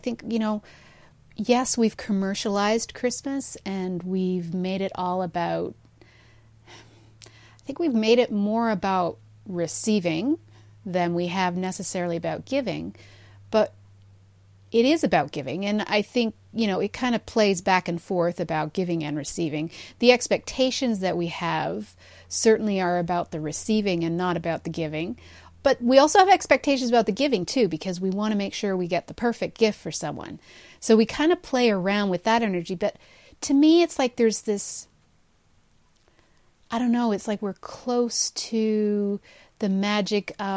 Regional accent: Toronto, Ontario, Canada; even though I'm from Toronto, Black Friday still means something here.

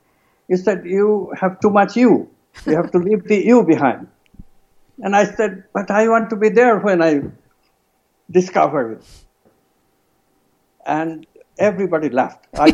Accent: India; I'm an Indian from a culture which, not a touchy culture

